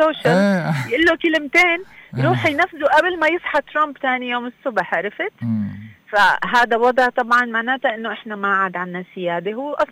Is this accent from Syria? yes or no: yes; Syria; also born or lived in Palestine / Venezuela; انت لما بلشت بتقديمي انه انا سورية فلسطينية فنزويلية